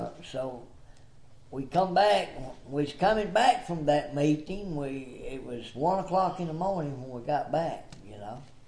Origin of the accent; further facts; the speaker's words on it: Alabama, United States; Yeah, I've been, that was my hometown down in the valley, you know.